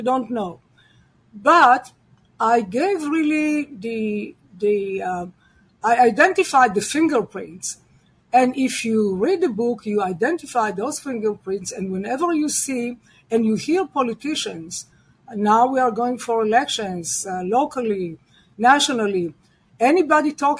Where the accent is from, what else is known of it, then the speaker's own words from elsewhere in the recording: Israel; English is a second language; moved away as an adult; now in United States; And there are many people, actually, who came here. I came here from Israel.